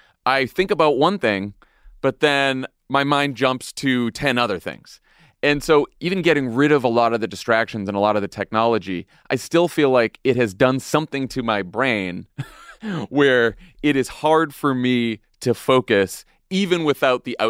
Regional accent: Massachusetts, United States; You went to Provincetown, my home state of Massachusetts.

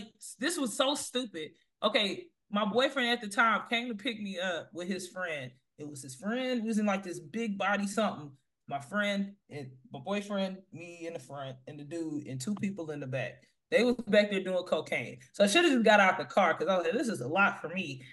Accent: Houston, Texas, United States; Houston, that's what I said.

